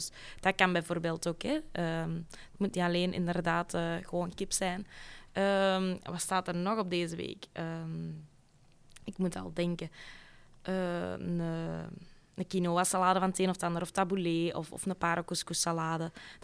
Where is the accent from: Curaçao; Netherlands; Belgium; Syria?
Belgium; Beerse, Antwerp; Ik ben van Beersen, dus daar, ik denk dat Beersen daar nog niet helemaal klaar voor is.